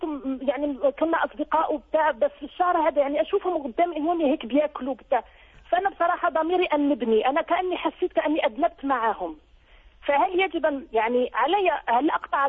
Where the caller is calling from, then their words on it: Switzerland; أنا بتصل بك من سويسرا يا شيخ